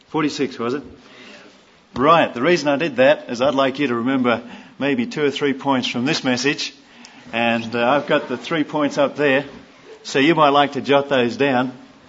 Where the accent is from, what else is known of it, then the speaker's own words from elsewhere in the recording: Australia; I'm from Australia.